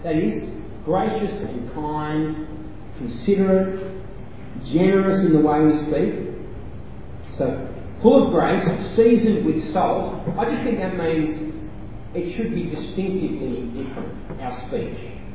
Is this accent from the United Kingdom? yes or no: no; Australia; Because how you relate to one another as Australian males is you have to put one another down.